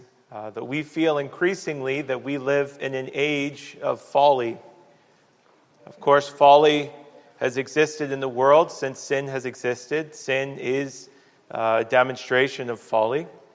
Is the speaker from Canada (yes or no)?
yes; Canada; I've never in my life as a Canadian seen what we're seeing in the public discourse